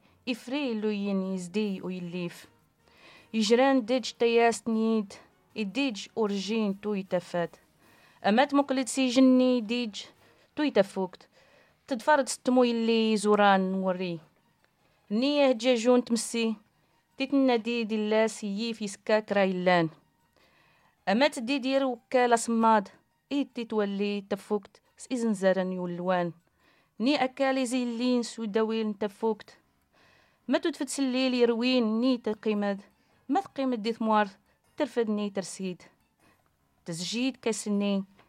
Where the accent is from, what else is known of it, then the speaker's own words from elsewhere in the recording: Morocco; sóc del Marroc, i us llegiré el poema en amazic.